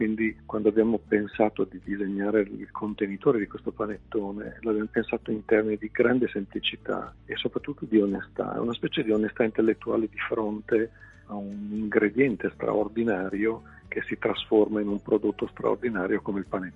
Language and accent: Italian; Milan, Lombardy, Italy; Da milanese mi sono immaginato che Milano in realtà la racconti per il suo skyline.